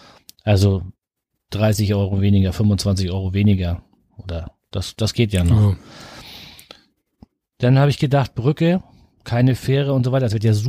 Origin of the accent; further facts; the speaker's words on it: Flensburg, Schleswig-Holstein, Germany; Wie ihr wisst, kommen wir aus der Ecke von Flensburg.